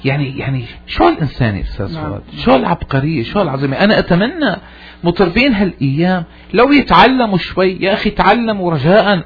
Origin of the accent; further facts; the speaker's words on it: Damascus, Damascus Governorate, Syria; انا من دمشق، لا يمكن انه يكون صباحي صباح دمشقي بحت